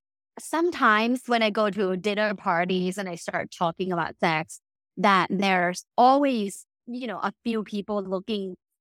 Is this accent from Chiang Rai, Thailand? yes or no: no; Bangkok, Thailand; English is a second language; So I'm originally from Bangkok, Thailand. I grew up in a very, very sexually conservative environment. I went to an all-girls Catholic school, you know, taught by nuns.